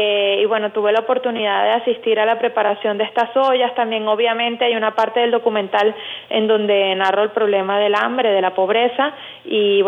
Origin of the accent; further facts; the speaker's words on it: Venezuela; nosotros como venezolanos y como católicos